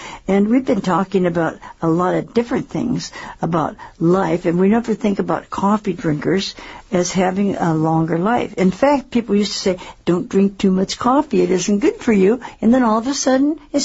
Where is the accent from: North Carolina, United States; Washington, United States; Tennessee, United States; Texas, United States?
Washington, United States; Seattle; And I came from Seattle, and we always had a cow, and we had milk and fresh milk.